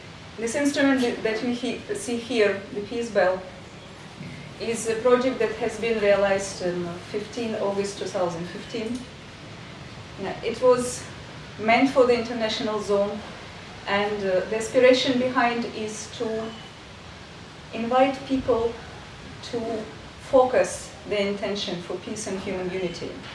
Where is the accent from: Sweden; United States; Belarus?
Belarus; now in India; I am Orvilian since 10 years. I'm originally from Belarus. I have a close connection to Russia.